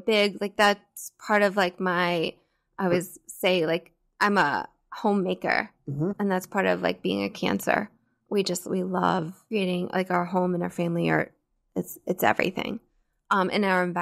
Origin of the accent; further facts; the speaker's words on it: Georgia, United States; moved away; also born or lived in Texas / Alabama; I was born in Texas, grew up in Georgia, went to school in Alabama. I went to Auburn, and somehow I am now living in Massachusetts.